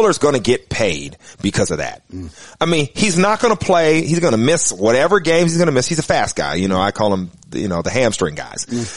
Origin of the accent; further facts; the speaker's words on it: Texas, United States; I hate this because I am a Texan. You know that. I played most of my career there.